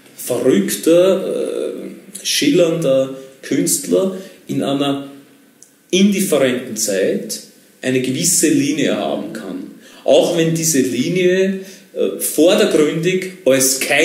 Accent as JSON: {"language": "German", "region": "Vienna", "country": "Austria", "said": "dass wir als Wiener, Österreicher, Mitteleuropäer"}